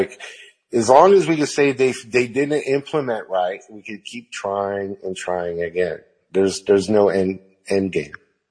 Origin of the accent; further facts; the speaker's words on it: San Francisco, California, United States; I'm from San Francisco, so that's very kind of prominent.